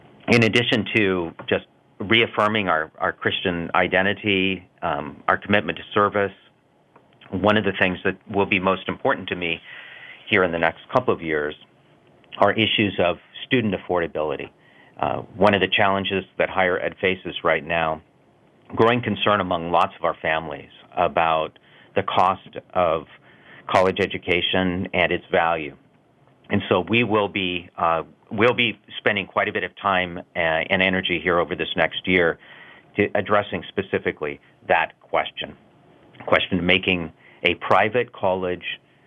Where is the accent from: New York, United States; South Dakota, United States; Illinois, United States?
South Dakota, United States; also born or lived in Boston / Philadelphia; now in Ohio, United States; Well, I'm not originally from Northeastern Ohio. I'm actually a native of Western South Dakota. I did my PhD in Boston at Boston University and taught 9 years at a college outside of Philadelphia